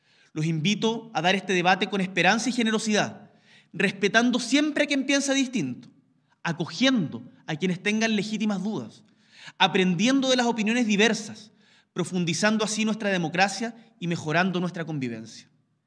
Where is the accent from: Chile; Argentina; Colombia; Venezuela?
Chile; una tradición electoral y política que nos enorgullece como chilenos.